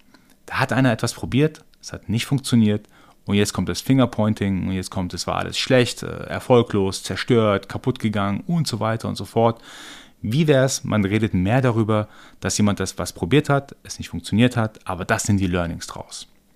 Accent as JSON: {"language": "German", "country": "Iran", "tie": "born or raised there", "lives_now": "Germany", "said": "Ich bin gebürtiger Iraner"}